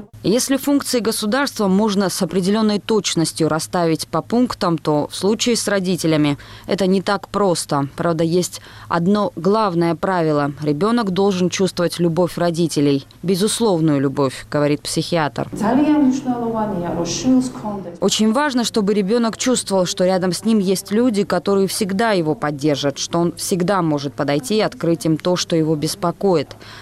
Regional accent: Georgia; практически мы, грузины, скоро станем гостями в своей же стране.

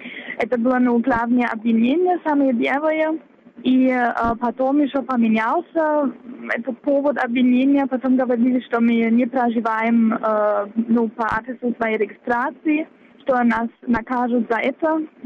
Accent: Wittenberg, Saxony-Anhalt, Germany; Ну, связано с тем, что я из Виттенберга, из этого города в Германии, и мы с Могилевом города побратима. И поэтому я уже один раз ездила с группой из моего родного города, как на экскурсию в Могилеве.

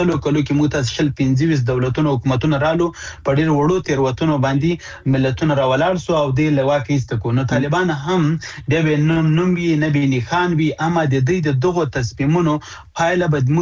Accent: Afghanistan; نو زه د افغانستان دی یو بچی په صفت باندې د دې وطن دی یو زوی په صفت

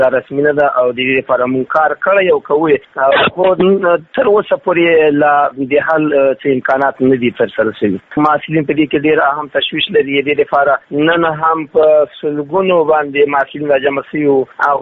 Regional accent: Afghanistan; موږ غریب افغانان یو، موږ غواړو تعلیم وکړو

